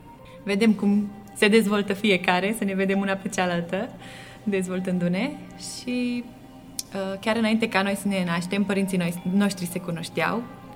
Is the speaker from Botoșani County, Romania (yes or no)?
no; Ocna Mureș, Alba County, Romania; și sunt tot din Ocna Mureș.